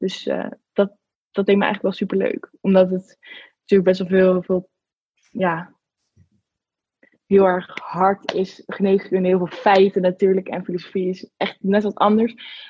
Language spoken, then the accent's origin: Dutch; Gouda, South Holland, Netherlands; now in Rotterdam, Netherlands; Ik bel uit Gouda en nou, daar ben ik ook opgegroeid, ben ik geboren. En sinds ja, dit jaar studeer ik in Rotterdam en ik ben daar best wel vaak ook. Ik woon daar soort in het appartement van mijn opa soms.